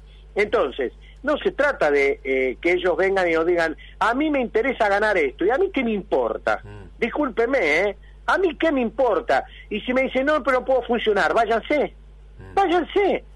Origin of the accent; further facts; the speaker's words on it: Argentina; a vivir por lo nuestro como corresponde como argentinos